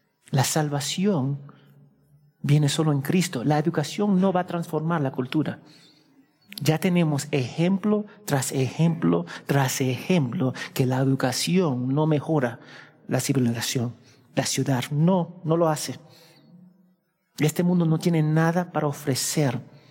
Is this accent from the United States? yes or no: yes; United States; Yo soy de los Estados Unidos, estudié en los Estados Unidos.